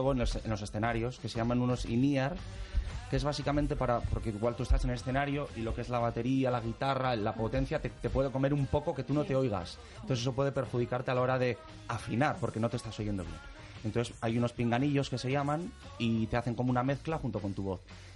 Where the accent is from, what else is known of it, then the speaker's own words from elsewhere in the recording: Bilbao, Basque Country, Spain; now in Madrid, Spain; Yo no soy de Madrid, yo soy de Bilbao, vine hace 13 años a Madrid.